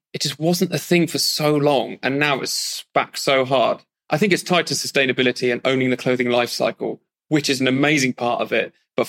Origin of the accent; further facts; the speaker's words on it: Southampton, South East England, United Kingdom; So South Coast